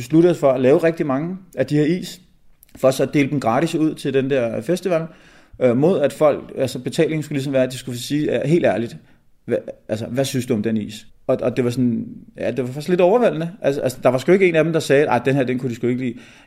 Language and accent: Danish; Birkerød, Capital Region of Denmark, Denmark; now in Vorupør, Denmark; og jeg kommer fra Birkerød. Og jeg bor her i Vorupør